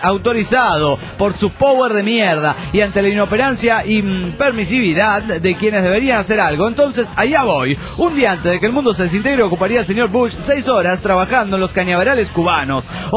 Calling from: Rivera, Uruguay; de Rivera, República Oriental.

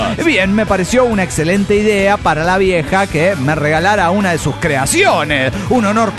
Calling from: Golden, Colorado, United States; de Golden Colorado.

